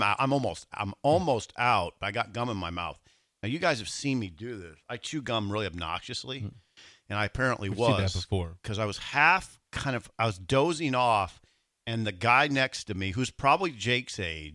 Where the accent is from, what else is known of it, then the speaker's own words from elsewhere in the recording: Lincoln, Nebraska, United States; My guess is he saw my bag, my ticket bag, and saw I was from Lincoln.